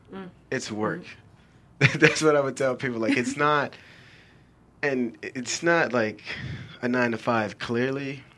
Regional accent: Haiti; first language Haitian Creole; English is a second language; They're from Haiti. Okay. Haiti, yeah. Yes, and I speak the language fluently. That's my first language.

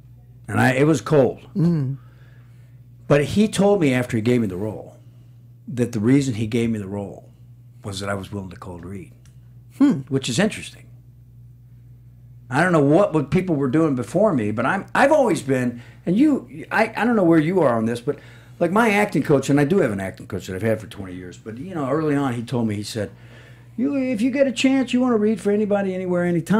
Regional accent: Southern United States, United States; I'm not from New York, and I've been hiding my Southern roots my entire career, and really trying to avoid anything that denotes corn fed.

